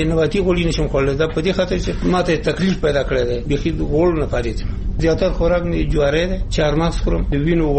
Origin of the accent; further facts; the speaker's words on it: Nuristan, Afghanistan; now in Kabul, Afghanistan; مونږ د نورستان یو چې دلته فردن بعضې شیان په مونږ ډېر بد لګېږي